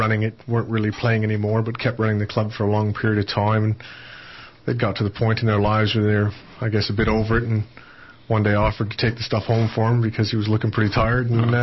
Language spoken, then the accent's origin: English; Toronto, Ontario, Canada; now in Tasmania, Australia; Like originally growing up in Toronto